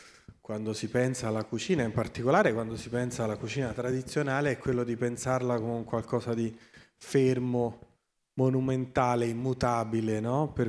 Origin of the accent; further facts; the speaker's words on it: Rome, Lazio, Italy; io posso assicurarvi da romano